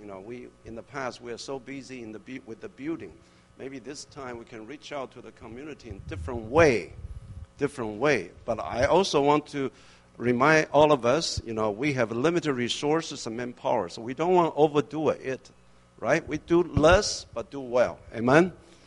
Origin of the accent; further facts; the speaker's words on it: Taiwan; She and my sibling, we grew up together in Taiwan.